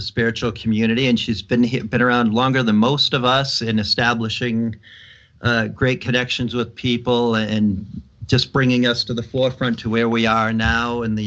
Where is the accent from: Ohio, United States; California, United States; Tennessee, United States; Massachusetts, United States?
Massachusetts, United States; Boston; went to college in Boston, my hometown.